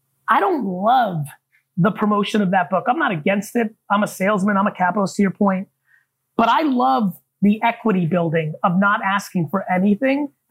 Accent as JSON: {"language": "English", "region": "New Jersey", "country": "United States", "tie": "born or raised there", "said": "I was growing up in New Jersey in the 80s. So lemonade stands, car wash, shoveling snow outside for 10 hours a day, unwatched, unsupervised."}